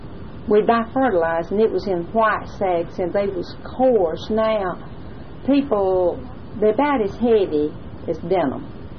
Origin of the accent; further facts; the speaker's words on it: Alabama, United States; also born or lived in Talladega; I was born in Clay County.